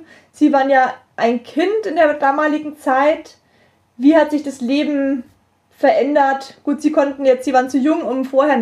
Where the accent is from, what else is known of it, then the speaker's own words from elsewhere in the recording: Bavaria, Germany; Ich komme ja aus Bayern, aus Oberbayern.